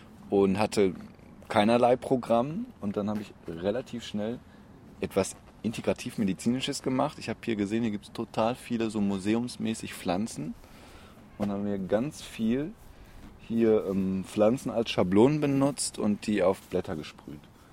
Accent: Witten, North Rhine-Westphalia, Germany; ich komme direkt aus Witten.

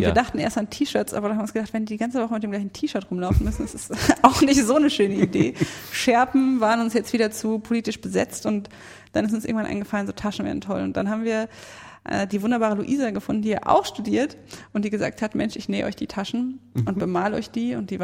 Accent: Lüdenscheid, North Rhine-Westphalia, Germany; Ich komme ja auch aus Lüdenscheid, von daher.

